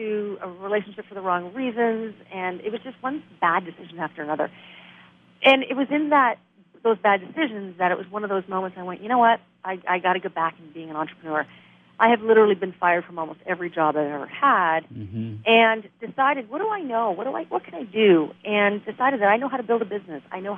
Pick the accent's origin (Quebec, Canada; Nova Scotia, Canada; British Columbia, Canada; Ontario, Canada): Ontario, Canada; Toronto; I am actually in Detroit, but I come from Toronto, and Detroit scares us.